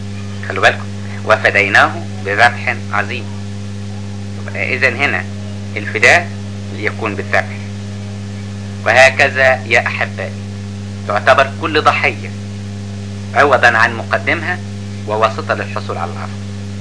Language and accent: Arabic; Upper Egypt, Egypt